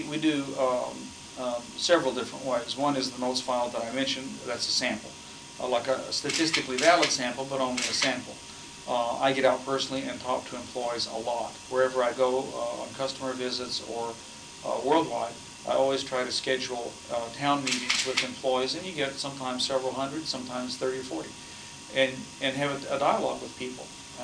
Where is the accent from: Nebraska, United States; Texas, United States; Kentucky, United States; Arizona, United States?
Texas, United States; Now, I'm from Texas. Texas has kind of got a Wild West cachet.